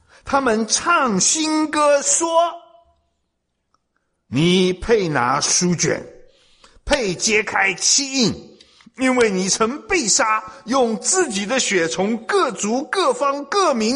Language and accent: Chinese; China; 那跟我们中国人传统的葬礼，那就是十万八千里天地之别。